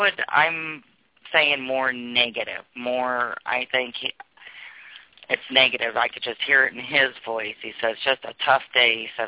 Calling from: Iowa, United States; I'm calling from Iowa.

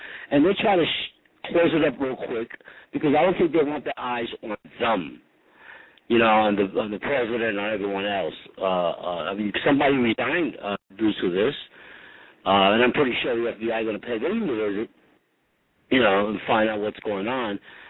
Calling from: Philadelphia, Pennsylvania, United States; I'm calling from Philadelphia.

